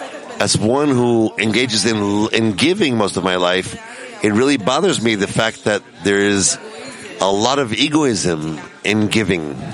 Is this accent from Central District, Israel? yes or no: no; Haifa, Haifa District, Israel; from Haifa, from the Russian group, the third campus.